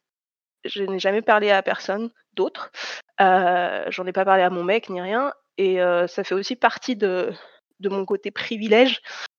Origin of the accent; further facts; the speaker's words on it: France; Genre, je suis une femme comme je suis française.